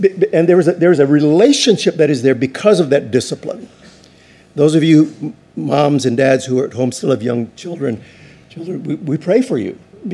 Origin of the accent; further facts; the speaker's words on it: Hawaii, United States; one of the great joys of living in Hawaii is growing up in Hawaii is you can always, within 20 minutes, 15, 20 minutes of driving, you could be at the beach